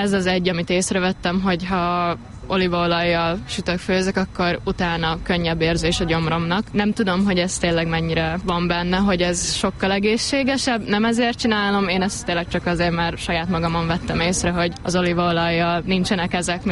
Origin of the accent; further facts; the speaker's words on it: Great Hungarian Plain, Hungary; alföldiek vagyunk, és hogy ez már inkább ilyen megszokott nálunk